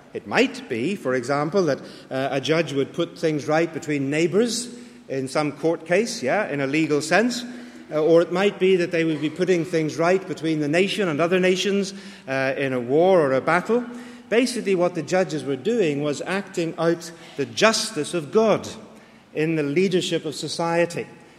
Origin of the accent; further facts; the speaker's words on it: Ireland; Which sounded very convincing to me, actually, being Irish.